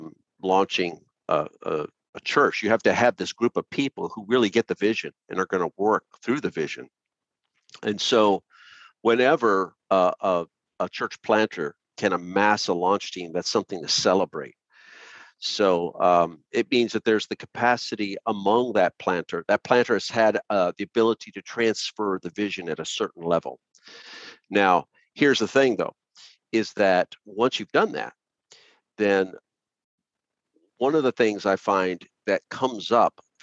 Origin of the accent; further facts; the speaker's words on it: San Antonio, Texas, United States; also born or lived in Austin, United States / New York City, United States; Well, I was raised in San Antonio. So then I became a Christian in Austin.